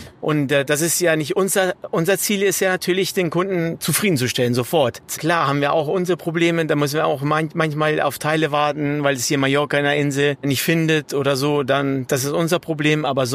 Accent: Naples, Campania, Italy; bin aus Italien und direkt aus Neapel.

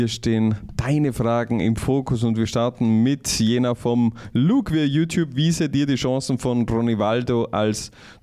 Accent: Baden-Württemberg, Germany; ich komme aus Baden-Württemberg.

